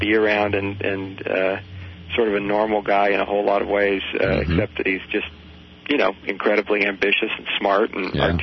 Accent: Nebraska, United States; He was one of my heroes growing up in Nebraska, not the same state, but same region.

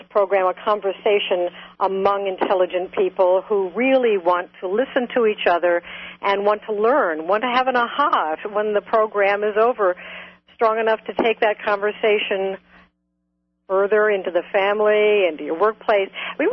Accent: Ohio, United States; also born or lived in New York; But coming from Ohio, you don't often sound that good. And I went to New York to become an actress first. And I talk like this. I was from Ohio

